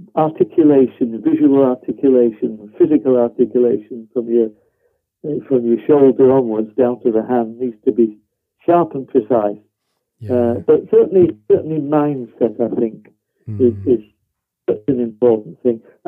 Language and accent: English; England, United Kingdom; I suppose I'm hopelessly English, aren't I?